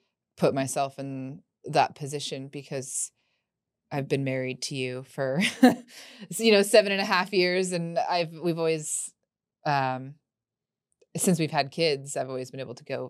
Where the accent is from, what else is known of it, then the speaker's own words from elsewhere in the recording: Kansas City, United States; Yeah, both from Kansas City.